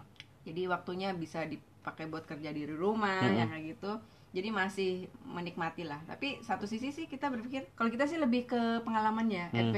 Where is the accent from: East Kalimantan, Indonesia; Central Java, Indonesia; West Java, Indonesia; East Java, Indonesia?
East Kalimantan, Indonesia; Samarinda; Samarinda itu, tapi aku nggak tahu ya.